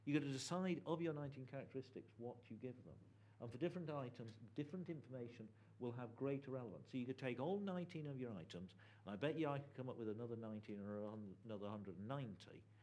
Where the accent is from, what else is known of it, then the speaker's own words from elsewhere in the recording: England, United Kingdom; accent: English; it's my English accent.